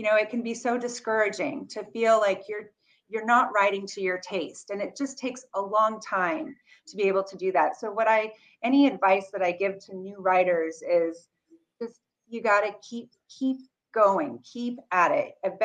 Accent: Philadelphia, Pennsylvania, United States; It was really fun to read a book that was set in my hometown.

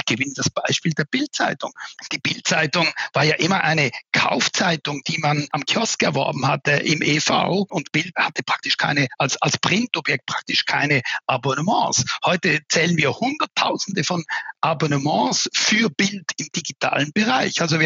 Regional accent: Switzerland; Darüber hinaus bin ich Schweizer.

